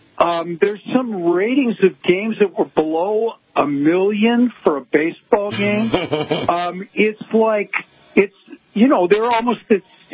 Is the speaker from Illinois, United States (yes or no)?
yes; Chicago, Illinois, United States; I told you I grew up in Chicago.